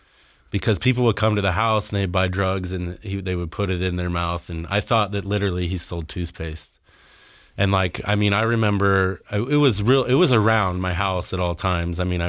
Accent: Park City, Utah, United States; I was born here in Salt Lake and grew up in Park City.

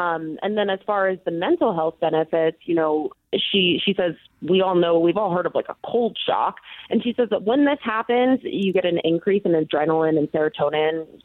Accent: Florida, United States; I'm from Florida, so dealing with cold winters, cold, gloomy winters was new for me.

